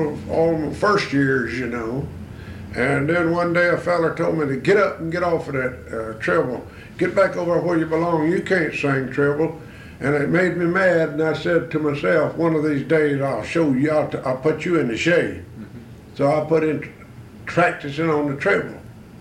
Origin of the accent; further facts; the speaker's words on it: Alabama, United States; Well, I was born in Dale County, near Ozark, you know. And my daddy and all the sisters and all was singing when I was born. And I was born and reared in it, you know.